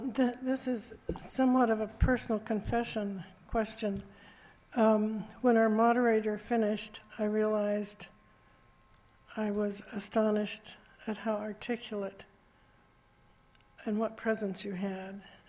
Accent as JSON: {"language": "English", "region": "Hawaii", "country": "United States", "tie": "born or raised there", "said": "I grew up in Hawaii, and that's different."}